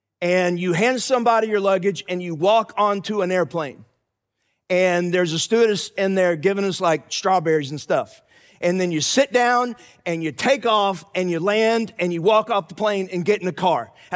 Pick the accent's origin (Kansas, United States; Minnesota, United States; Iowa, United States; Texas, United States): Texas, United States; I say y'all a lot. I'm from Texas. I apologize.